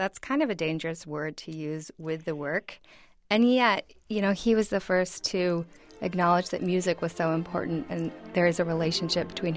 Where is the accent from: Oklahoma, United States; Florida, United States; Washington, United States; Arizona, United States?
Arizona, United States; I grew up in Arizona where there's very harsh yellow light, and the light here is quite different.